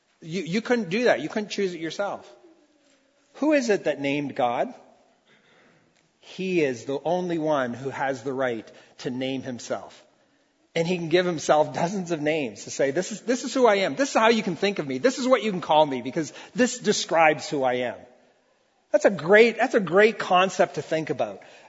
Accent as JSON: {"language": "English", "country": "Brazil", "tie": "born or raised there", "said": "And I grew up in Brazil, where I probably had more sticks and stones thrown at me than you probably did in your neighborhood"}